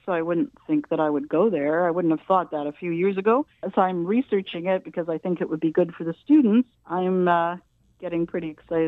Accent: Winnipeg, Manitoba, Canada; also born or lived in New York; What I've decided to do is talk about my life growing up in Winnipeg and how I was influenced by living in Winnipeg

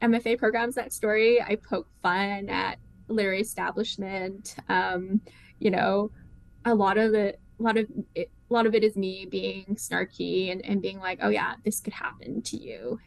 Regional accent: Vancouver, British Columbia, Canada; I grew up in Vancouver, and there were like crows always coming at me.

